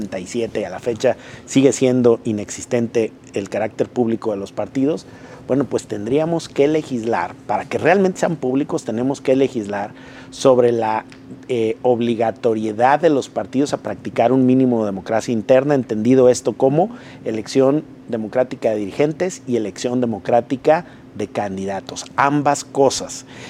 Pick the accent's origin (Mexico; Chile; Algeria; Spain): Mexico; cualquier otro nombre que nos quisiéramos dar como mexicanos, digamos, tropicalizando la figura